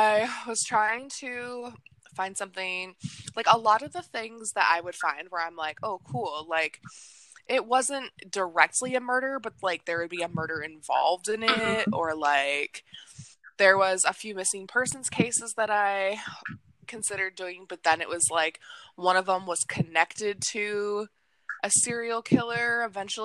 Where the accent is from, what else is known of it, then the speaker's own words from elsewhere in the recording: Calumet, Michigan, United States; So I grew up in Calumet, Michigan, which is about an hour and a half, like 85-ish miles or so, northeast of where Paulding is.